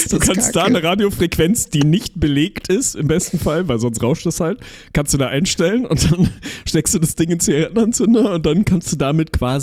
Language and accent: German; Lüneburg, Lower Saxony, Germany; ich bin ja in Lüneburg groß geworden im Gegensatz zu dir